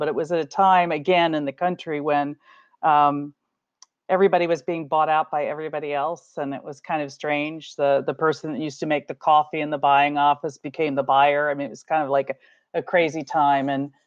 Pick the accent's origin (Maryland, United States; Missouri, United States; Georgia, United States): Maryland, United States; Baltimore; But I was born and raised in Baltimore, and I just moved back here after being gone for 30 years because I am one of eight children.